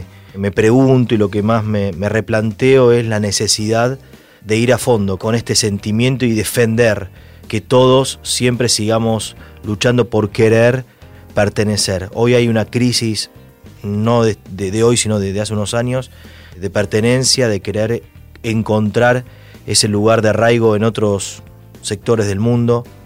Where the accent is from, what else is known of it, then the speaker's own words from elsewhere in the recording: Ituzaingó, Buenos Aires Province, Argentina; also born or lived in Ramón Mejía; Yo nací en La Matanza. Nací en Ramón Mejía. Viví toda la vida en Ituzaingó, hasta ahora que de adulto, obviamente, uno va encontrando otros destinos.